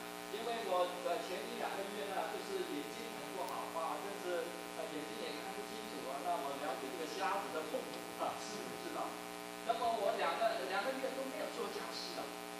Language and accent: Chinese; Hong Kong; also born or lived in Taiwan; 我是香港来的，又是台湾来的，